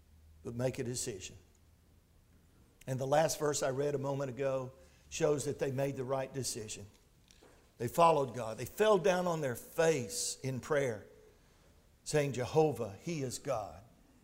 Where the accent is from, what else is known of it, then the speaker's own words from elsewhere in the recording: Port Lavaca, Texas, United States; growing up here in this part of Texas, growing up in Port Lavaca, I had no problems. I was never embarrassed by anyone trying to ridicule my Christianity.